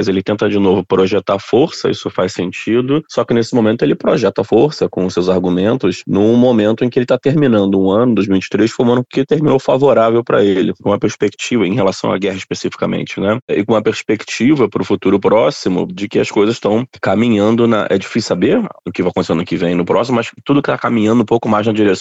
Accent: Ukraine; Então, eu, como ucraniano, acho que seria muito ruim negociar nesse momento

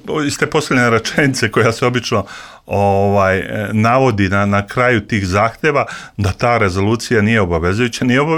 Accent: Peć, Kosovo; Ja sam rođena u Peći, to je moje prebivalište.

